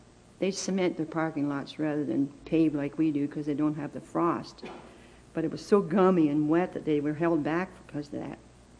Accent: Canada; Now, I'm a Canadian.

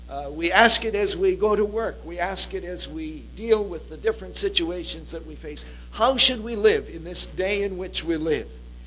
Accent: Bangladesh; now in Markham, Canada; here in the town of Markham, since I came there from Bangladesh

